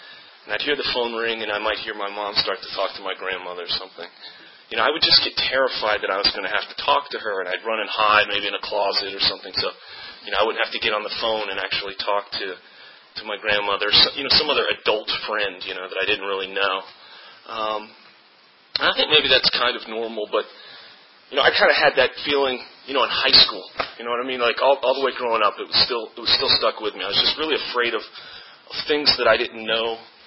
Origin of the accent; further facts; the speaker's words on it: Virginia, United States; I grew up in Fairfax County, Virginia. Had a really good childhood.